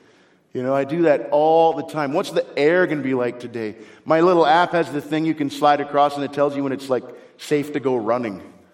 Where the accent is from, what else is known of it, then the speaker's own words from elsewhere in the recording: the Prairies, Canada; I grew up in Canada on the prairies and it was cold in winter.